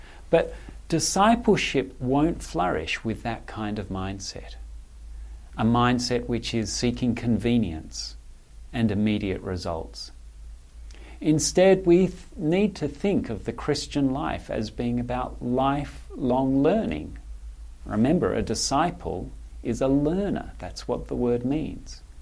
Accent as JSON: {"language": "English", "town": "Canberra", "region": "Australian Capital Territory", "country": "Australia", "tie": "born or raised there", "said": "When I was growing up in Canberra, often on a Saturday I would go for a ride around Lake Burley Griffin."}